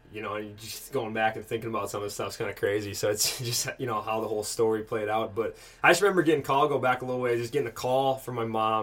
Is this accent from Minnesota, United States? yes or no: yes; Moorhead, Minnesota, United States; I'm from Moorhead, so it's right across the river from Fargo